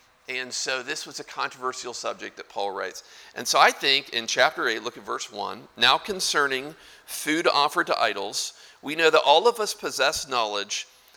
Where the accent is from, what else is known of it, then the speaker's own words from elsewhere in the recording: Virginia Beach, Virginia, United States; Okay, I'm from Virginia Beach, cousin to the pastor